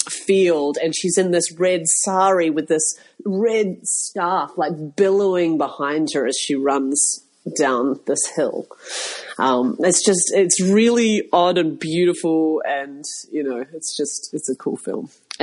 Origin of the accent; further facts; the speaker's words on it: New Zealand; I found his story so inspiring as a Kiwi to see someone do it